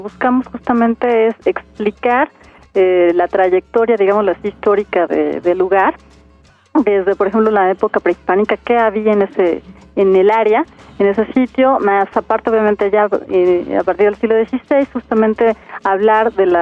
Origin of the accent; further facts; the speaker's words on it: Mexico; que realmente como mexicanos, como gente que vivimos en el DF, valoremos y disfrutemos todavía más lo que tenemos